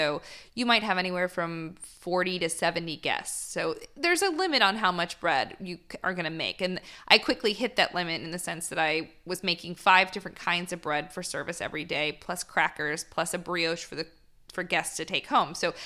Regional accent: North Carolina, United States; It was in California. I was from North Carolina.

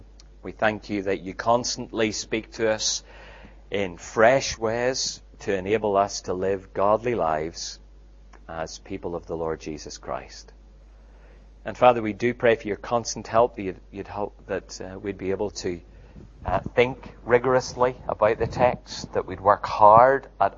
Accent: United Kingdom; I grew up in the United Kingdom when Margaret Thatcher was premier.

